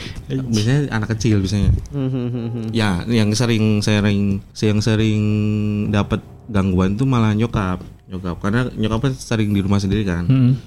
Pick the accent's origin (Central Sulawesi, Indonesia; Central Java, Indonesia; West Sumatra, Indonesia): Central Java, Indonesia; Surakarta; Jadi gue asli Solo. Asli Solo dan gue termasuk salah satu apa ya? Kakek nenek gue adalah Kejawen asli. Kejawen.